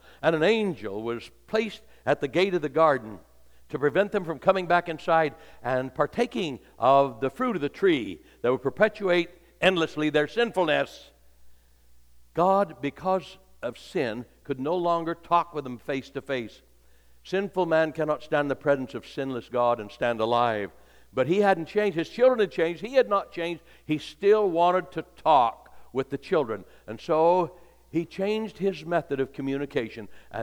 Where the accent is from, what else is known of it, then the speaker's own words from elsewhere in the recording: Idaho, United States; I'm from Idaho and I want the dumbest phone you've got.